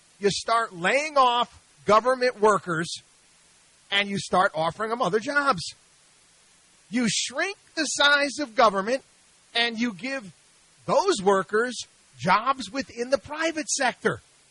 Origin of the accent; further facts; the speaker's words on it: Albany, New York, United States; I grew up in Albany, New York. It's a government worker's paradise.